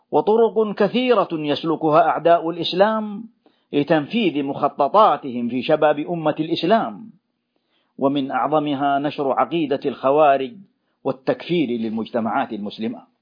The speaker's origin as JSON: {"language": "Arabic", "country": "Saudi Arabia", "said": "في بلادنا المملكة العربية السعودية"}